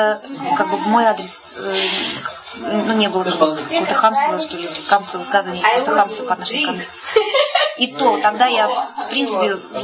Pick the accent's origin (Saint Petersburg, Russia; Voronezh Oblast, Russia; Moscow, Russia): Saint Petersburg, Russia; Родилась я в Санкт-Петербурге, выросла в Санкт-Петербурге, и сейчас, так сказать, большее время я живу в Санкт-Петербурге.